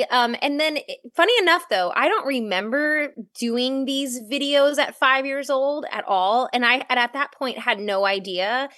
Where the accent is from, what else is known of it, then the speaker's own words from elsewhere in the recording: Florida, United States; also born or lived in Houston, Texas; I was born in Houston, Texas. I was born in Texas, but I only lived there for a couple years, and I grew up in Florida.